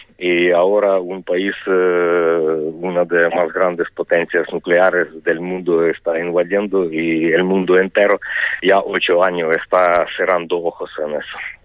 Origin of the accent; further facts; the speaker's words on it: Ukraine; Spanish is a second language; pero yo soy ucraniano y conozco a mi gente